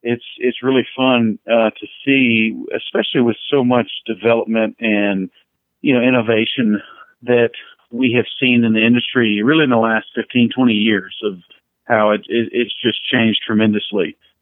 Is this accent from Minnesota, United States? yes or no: no; North Carolina, United States; Well, growing up in North Carolina, I too was fortunate to our outdoor experiences and weekend campouts and stuff were really family oriented.